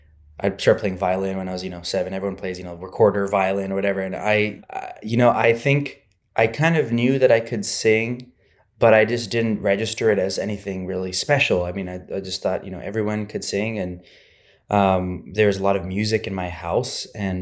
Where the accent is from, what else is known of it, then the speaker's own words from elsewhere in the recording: Ann Arbor, Michigan, United States; born there; So, you know, I was born in Michigan, Ann Arbor.